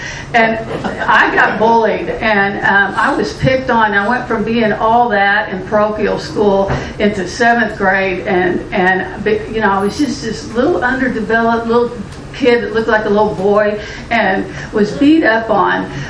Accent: Corpus Christi, Texas, United States; I grew up in Corpus, and there's six of us kids.

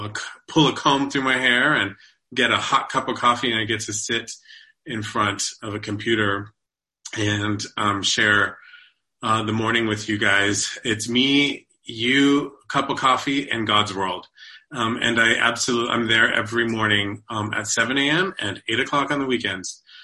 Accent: Texas, United States; We're from Texas. We can eat our feelings.

